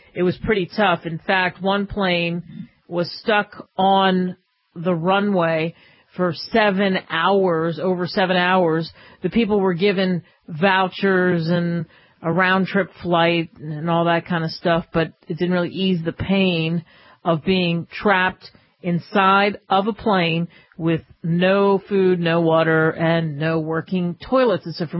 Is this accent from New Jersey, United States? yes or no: yes; New Jersey, United States; I bet you when I was growing up in New Jersey, if we tried to cancel it, I think my friends would call me out